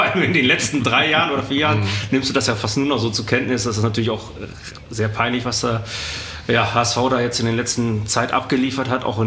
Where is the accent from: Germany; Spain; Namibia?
Germany; Northern Germany; born there; now in Cologne, Germany; ich bin gebürtiger Norddeutscher, aber ich bin natürlich durch Studium und durch den Job schon ewig hier und ich glaube, Köln ist auch Heimat, ganz klar.